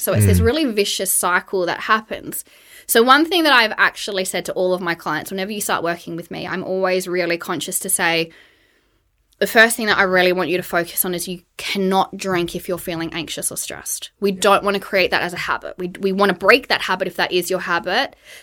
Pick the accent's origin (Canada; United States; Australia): Australia; now in United Kingdom; I grew up in Australia, I live in the UK now.